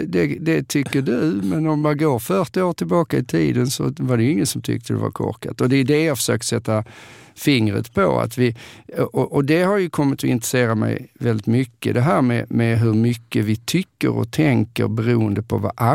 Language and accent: Swedish; Åkarp, Skåne, Sweden; also born or lived in Lund; jag är ju uppvuxen i Åkarp, men vid 12 års ålder så flyttade vi till Lund.